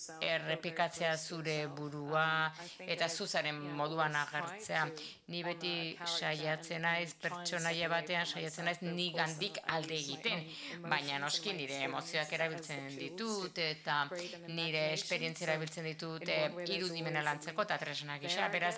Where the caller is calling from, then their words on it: Peru; ni Perutik nator